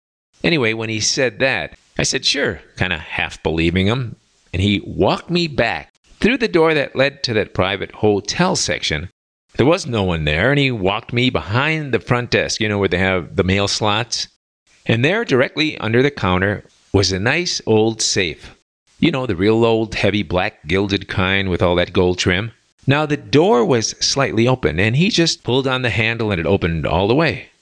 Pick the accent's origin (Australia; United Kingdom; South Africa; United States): United States; Chicago, Illinois; mentioning I'm from Chicago always conjures up stereotypes, doesn't it?